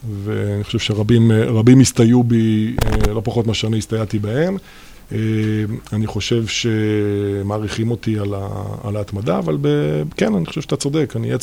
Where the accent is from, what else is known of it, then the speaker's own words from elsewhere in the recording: Ra'anana, Central District, Israel; now in Kfar Saba, Israel; אז אני אספר על עצמי, אני לא יליד כפר סבא, אבל הגעתי לכפר סבא בשנת 2013.